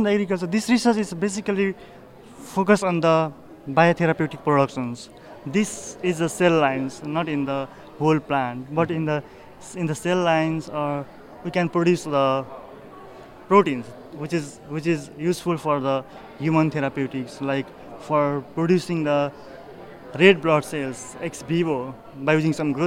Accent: Nepal; English is a second language; moved away as an adult; now in United States; I'm from Nepal, and I applied here as a graduate school program.

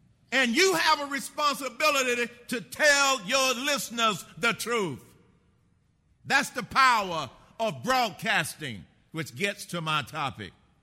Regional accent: Atlanta, Georgia, United States; When I was growing up in Atlanta, Georgia

